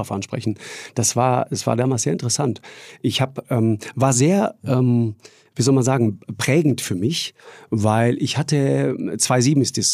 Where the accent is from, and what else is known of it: Tyrol, Austria